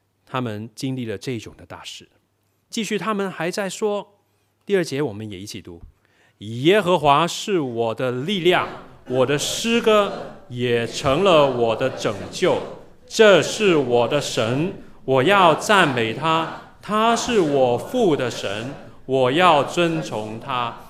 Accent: Guangdong, China; 这里呢，其实是呢那种我们广东人叫做食字啊

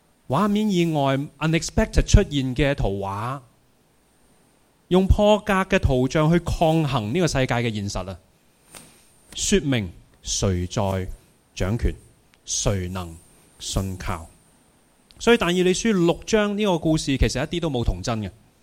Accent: Hong Kong; 今日我哋作为一个香港人

